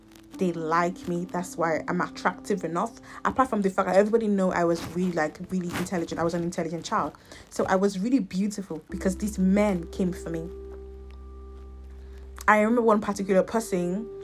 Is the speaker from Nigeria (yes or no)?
yes; Nigeria; Well, I grew up in Nigeria